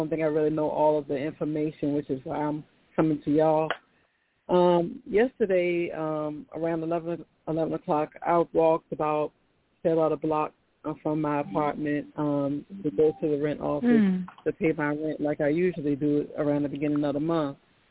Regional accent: Virginia, United States; It's over the V like in Virginia, and I'm from Virginia.

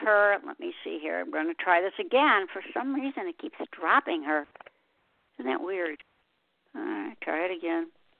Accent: Michigan, United States; And I came from Michigan, so I certainly know what it's like.

